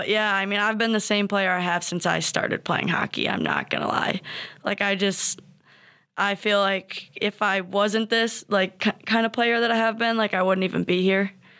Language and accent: English; Evergreen Park, Illinois, United States; So I had a neighbor directly across the street from me back home in my hometown, Evergreen Park.